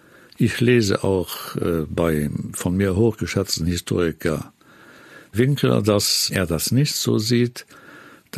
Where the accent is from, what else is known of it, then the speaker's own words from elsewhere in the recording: Luxembourg; Ich habe sie nicht gemocht, diese Forderungen, sowohl nicht als Europäer als auch nicht als Luxemburger.